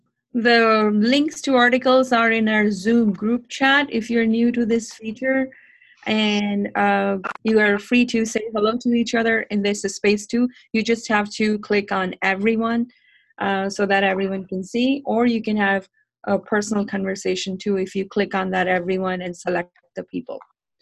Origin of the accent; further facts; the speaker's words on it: Lincoln, Nebraska, United States; I am from Lincoln, Nebraska.